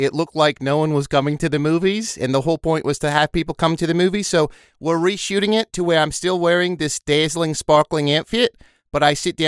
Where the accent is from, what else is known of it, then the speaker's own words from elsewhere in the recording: New Zealand; Nar, sorry, I'm from New Zealand, so I have to practice putting on my Australian accent.